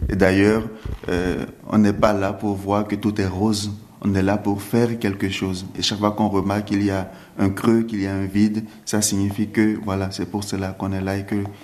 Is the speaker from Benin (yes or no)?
yes; Benin; entre les réalités d'ici, la vie en France, et la vie chez moi, au Bénin.